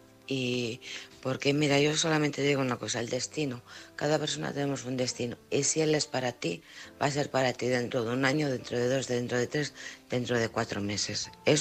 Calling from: Alcorcón, Community of Madrid, Spain; de Alcorcón.

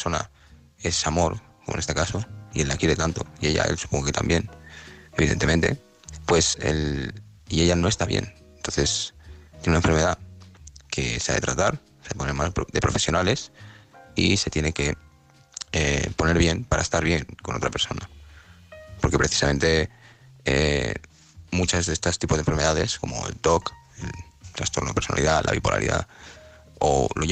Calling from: Alicante, Valencian Community, Spain; de Alicante.

